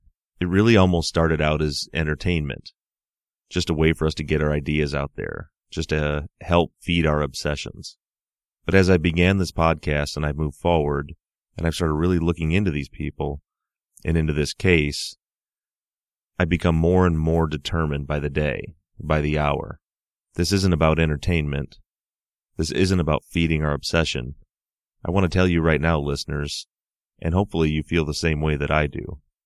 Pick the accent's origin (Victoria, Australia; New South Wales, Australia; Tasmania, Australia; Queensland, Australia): Victoria, Australia; Melbourne; now in London, United Kingdom; living for the last 6 years in London, I'm from Melbourne, Australia